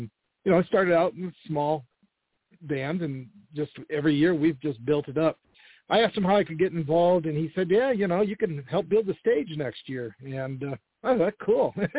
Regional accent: Iowa, United States; also born or lived in Colorado; We moved back from Colorado to Iowa, and that was its.

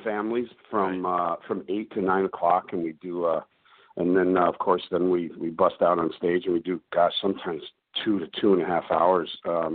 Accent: New York, United States; you guys know I'm from New York, and we did our Beach City's ball drop, just like in Times Square

